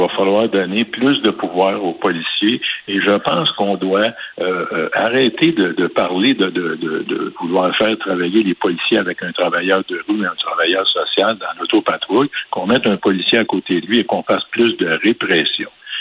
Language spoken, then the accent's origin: French; Montreal, Quebec, Canada; moi, je suis un Montréalais d'origine.